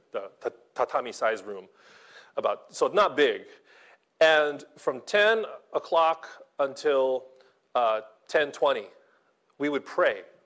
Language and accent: English; Philippines; I have family in the Philippines, in Canada, in America, everywhere, because I'm Filipino.